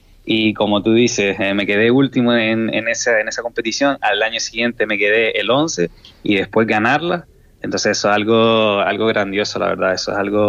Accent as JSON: {"language": "Spanish", "region": "Canary Islands", "country": "Spain", "tie": "born there", "also_born_or_lived": "Fuerteventura", "said": "yo nací en Gran Canaria, pero también estuve muchísimos años viviendo en Fuerteventura"}